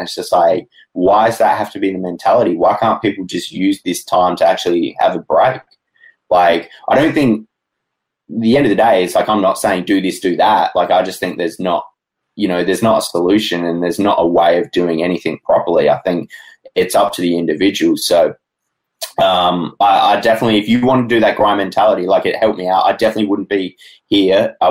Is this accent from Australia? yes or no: yes; Adelaide, South Australia, Australia; just doing full-time design jobs in my hometown in Adelaide